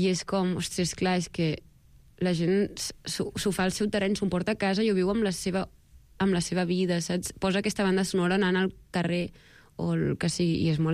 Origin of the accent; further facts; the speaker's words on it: Sabadell, Catalonia, Spain; que sóc de Sabadell i encara no havia tocat.